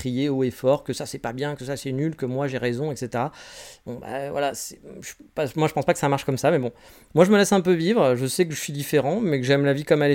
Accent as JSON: {"language": "French", "country": "France", "said": "vais dire « je suis français, moi, madame ». Oui, mon côté sarcastique va me faire jouer du côté « on est français, on est meilleur que les autres »."}